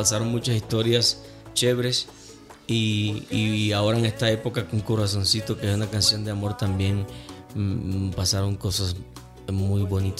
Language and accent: Spanish; Valledupar, Cesar, Colombia; also born or lived in Planeta Rica; yo nací en Planeta Rica, Córdoba, y me crié en Valledupar.